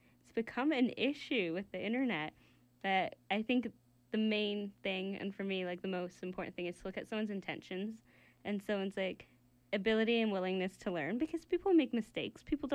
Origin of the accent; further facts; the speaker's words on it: India; me being a woman, me being Indian, and all those other, like, traits and characteristics.